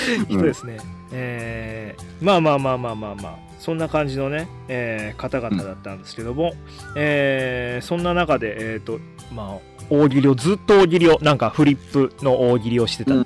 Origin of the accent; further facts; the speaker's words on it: Kochi, Japan; あ、どうも僕高知から来ましたって言ったら、高知って驚いてくれてましたね。